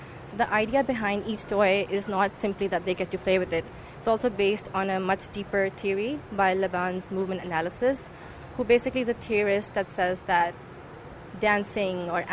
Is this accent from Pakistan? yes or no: yes; Pakistan; especially in Qatar and Pakistan, Pakistan being my home country